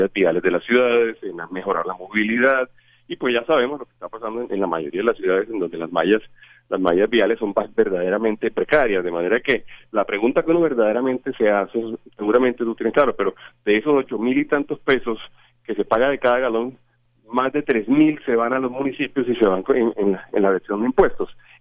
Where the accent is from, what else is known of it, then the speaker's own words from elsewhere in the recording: Colombia; como colombianos y como personas que están al frente de la economía